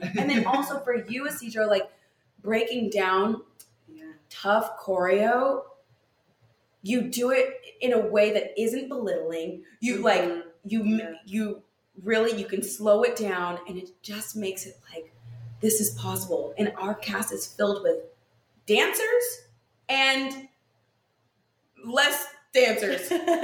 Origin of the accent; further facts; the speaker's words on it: California, United States; Because y'all from San Diego, and I'm from California. My family vacationed in San Diego.